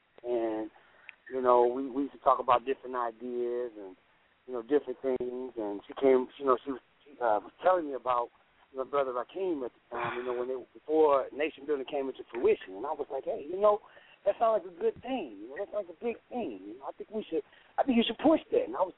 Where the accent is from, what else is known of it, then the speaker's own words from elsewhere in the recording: St. Louis, Missouri, United States; Well, first of all, you know, I'm from St. Louis.